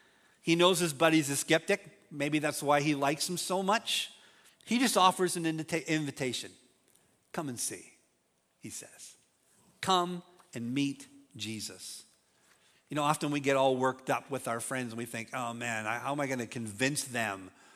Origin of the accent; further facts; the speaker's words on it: Revelstoke, British Columbia, Canada; See, I'm from Revelstoke. Revelstoke.